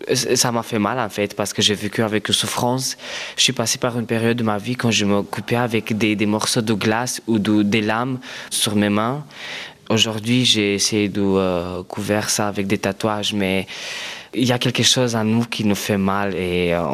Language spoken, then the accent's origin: French; Bistrița-Năsăud, Romania; French is a second language; moved away as an adult; now in Brussels, Belgium; J'ai l'âge de 23 ans. Je viens de Roumanie, originale de Bistrița Năsăud.